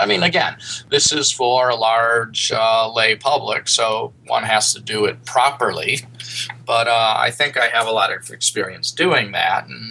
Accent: United Kingdom; despite being British and loving to put odds on betting boards

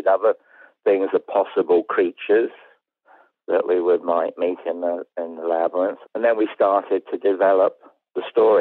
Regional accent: England, United Kingdom; because I'm English

